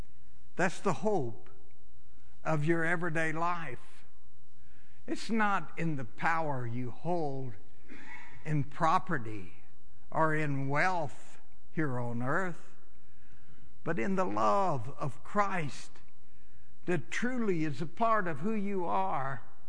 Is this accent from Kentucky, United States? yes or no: yes; Buffalo, Kentucky, United States; I had nothing to do with growing up on Buffalo Hill in Buffalo, Kentucky, as a snotty-nosed kid with a grass string holding up my britches.